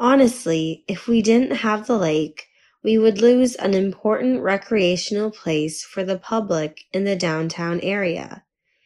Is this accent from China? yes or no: yes; Kunming, Yunnan, China; English is a second language; downtown Kunming called Green Lake. It's not the largest lake in the province, but it's still vital to my hometown.